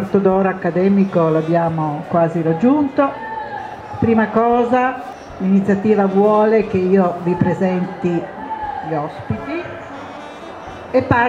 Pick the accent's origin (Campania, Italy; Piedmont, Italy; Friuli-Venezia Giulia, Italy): Piedmont, Italy; Turin; Tanto perché sono una torinese